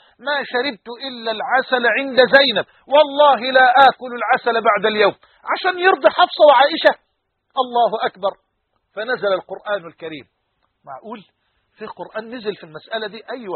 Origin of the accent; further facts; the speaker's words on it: Egypt; بلهجتنا المصريين كمصريين